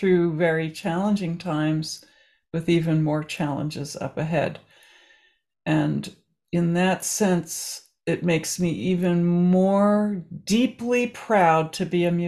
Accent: New Jersey, United States; growing up in New Jersey, we began going to a guerrilla theater group at Rutgers in Newark, New Jersey.

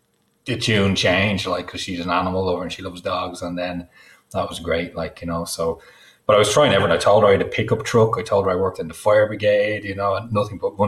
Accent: Dublin, Leinster, Ireland; now in Wicklow, Ireland; But I'm in a place called Wicklow. I'm from Dublin, and I work for the Dublin Fire Brigade, but I'm in a place just outside Dublin. We moved out here about 5 years ago.

